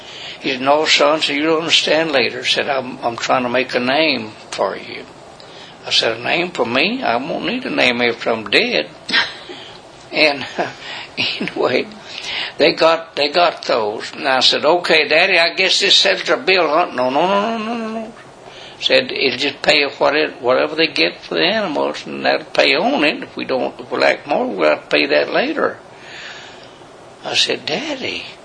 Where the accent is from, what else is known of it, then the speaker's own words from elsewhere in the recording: Texas, United States; I was born in Chilbert County, about 20 miles east of Center, on what we call the Huxley Bay now. I raised corn and cotton on that before the lake was there. And I was born in 1925.